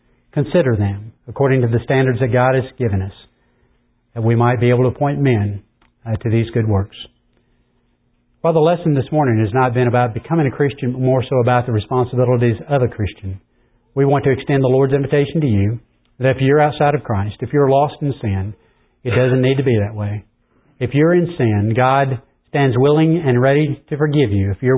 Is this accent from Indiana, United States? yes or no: yes; Indiana, United States; Whenever I grew up in Indiana, we grew up at tractor pools and things of that nature